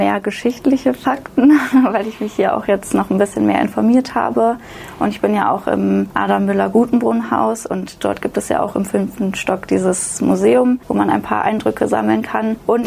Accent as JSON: {"language": "German", "town": "Kassel", "region": "Hesse", "country": "Germany", "lives_now": "Berlin, Germany", "said": "ich bin 21 Jahre alt und ich komme aus Kassel. Das ist circa in der Mitte von Deutschland, in der Nähe von Frankfurt, aber ich stehe jetzt in Berlin."}